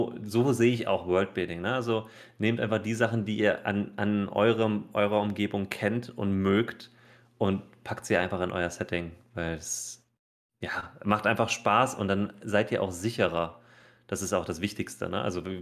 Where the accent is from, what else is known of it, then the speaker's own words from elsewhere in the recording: Poland; also meine Eltern oder ich komme aus Polen und wenn man früher halt nach Polen gefahren ist, dann ist man erstmal in die Wechselstube gefahren.